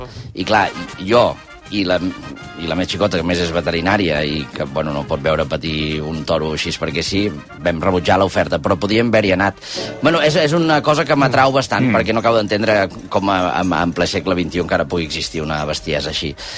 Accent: Catalonia, Spain; jo sóc d'Osona

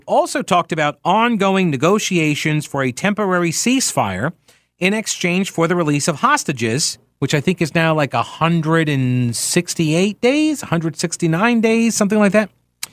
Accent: United States; As an American, I can tell you this

